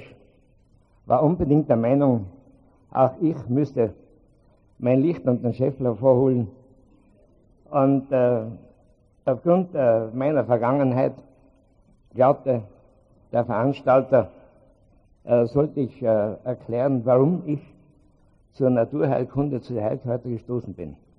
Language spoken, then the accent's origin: German; Tyrol, Austria; Als Tiroler müsste ich eigentlich anders anfangen als wie vor diesem hohen internationalen Publikum. In Tirol sagt man, grüß euch Gott, liebe Weiberleid und Manderleid.